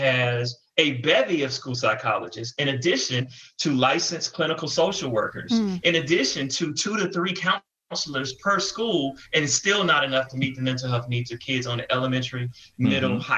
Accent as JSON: {"language": "English", "town": "Atlanta", "region": "Georgia", "country": "United States", "said": "So I'm from Atlanta, but when I went to Los Angeles, mental health services were kind of the norm."}